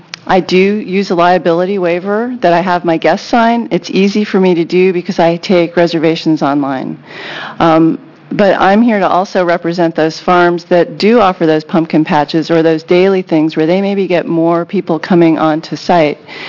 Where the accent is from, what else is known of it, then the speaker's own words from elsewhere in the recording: Benton County, United States; Thank you very much, Chairman and committee. I'm from Benton County. I'm actually a farmer.